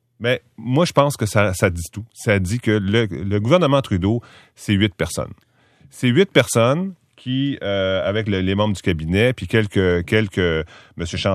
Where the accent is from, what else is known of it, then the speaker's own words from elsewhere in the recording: Quebec, Canada; juste parce que je suis Québécois puis que je lis en français.